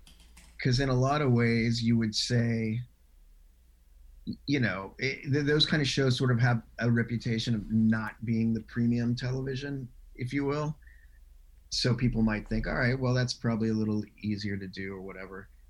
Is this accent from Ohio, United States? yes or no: no; Marietta, Georgia, United States; Yeah, well, I grew up in Marietta, Georgia, and went to University of Georgia.